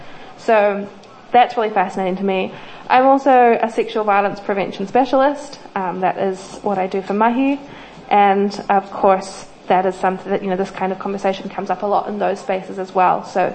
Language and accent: English; New Zealand; I grew up in Aotearoa, mostly in very, very Pākehā areas